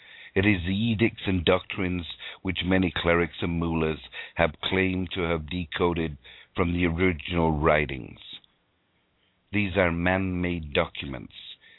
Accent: Canada; The last few months have been very revealing as a Canadian and very enlightening as a human being.

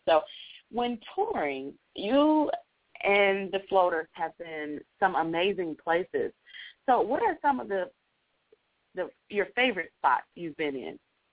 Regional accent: Detroit, Michigan, United States; Yes, I'm from the East Side as well.

